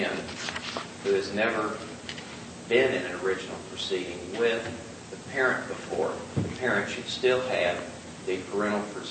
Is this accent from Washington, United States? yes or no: no; Texas, United States; I'm from Dallas County